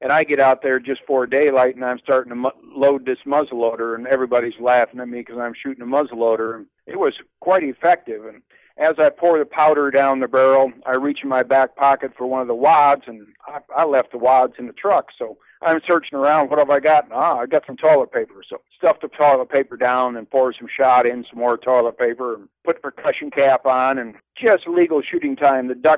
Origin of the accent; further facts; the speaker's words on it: Michigan, United States; moved away as an adult; also born or lived in Cleveland; now in Texas, United States; I was born and raised in Michigan, spent 3 years living in Cleveland, got traded here the winter of 78 and never moved away.